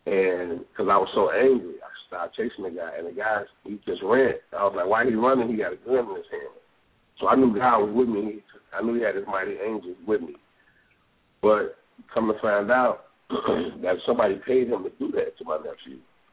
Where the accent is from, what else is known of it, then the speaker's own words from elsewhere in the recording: Maywood, Illinois, United States; Well, first, I'm from a little town called Maywood. It's not too far away from Chicago, but I grew up in Maywood.